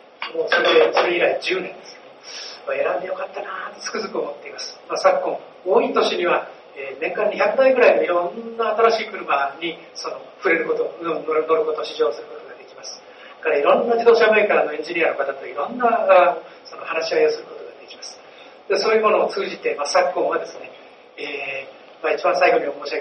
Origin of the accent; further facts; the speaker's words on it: Tokyo, Japan; now in Hiroshima, Japan; 私は広島生まれ、広島育ちじゃなくて、生まれは東京で、ずっと育ちの東京なんですけど